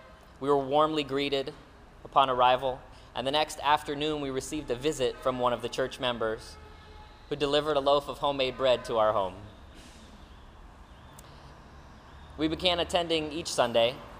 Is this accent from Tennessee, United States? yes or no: no; Delray Beach, Florida, United States; I grew up in Delray Beach, Florida. It's a small beach town. Now it has grown quite a bit.